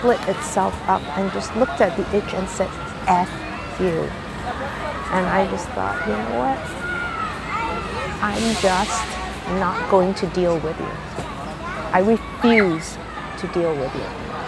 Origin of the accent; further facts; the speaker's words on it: Singapore; I grew up in Singapore